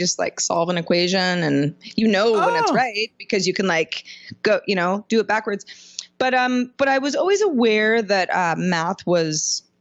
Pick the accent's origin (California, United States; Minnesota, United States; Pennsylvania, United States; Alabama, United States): California, United States; Sebastopol; also born or lived in Santa Cruz, United States; Well, I was born in Santa Cruz, but I grew up in Sebastopol, California. And for everybody who doesn't know where that is, it's in Northern California.